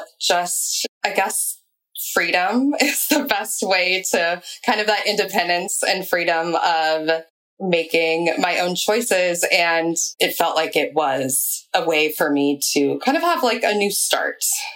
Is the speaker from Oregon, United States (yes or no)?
yes; Portland, Oregon, United States; So I'm from Portland, Oregon, and I grew up in just the suburbs, just had a pretty typical childhood.